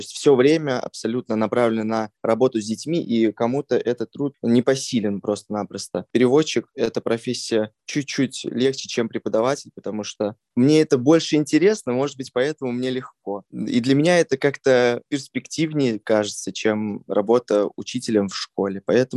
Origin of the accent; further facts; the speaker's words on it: Saratov Oblast, Russia; я из области, из Саратовской области, и единственным разумным решением и удобным для меня переехать было в Саратов, а не в какой-то другой город, потому что очень близко к моему дому.